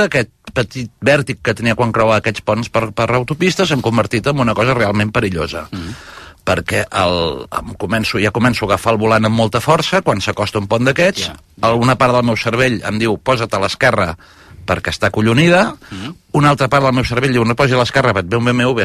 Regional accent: Catalonia, Spain; Si sóc fatxa català.

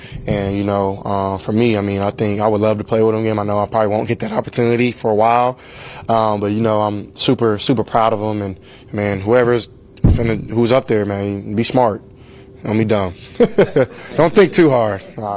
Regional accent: California, United States; You know, I'm from SoCal.

